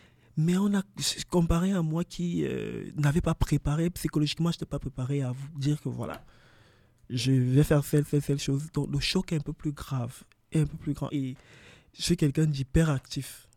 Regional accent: Cameroon; chez nous au Cameroun, la corruption, c'est quelque chose de très, très facile

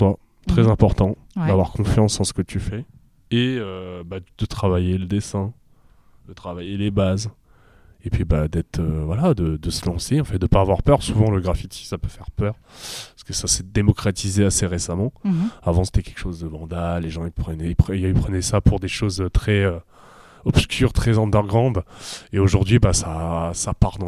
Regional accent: Vendôme, Centre-Val de Loire, France; Et je suis un artiste vendômois, graffeur de spécialité.

